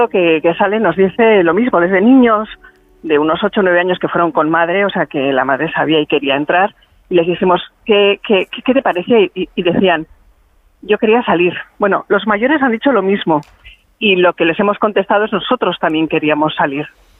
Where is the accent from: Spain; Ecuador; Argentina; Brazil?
Spain; Hernani, Basque Country; a mí me viene porque yo soy natural de Hernani. Y en Hernani había manifestaciones casi todos los días.